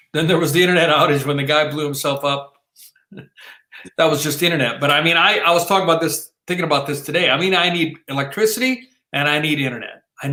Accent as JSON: {"language": "English", "region": "South Dakota", "country": "United States", "tie": "born or raised there", "said": "I mean, yes, I was born and raised in South Dakota, but I don't like that cold weather."}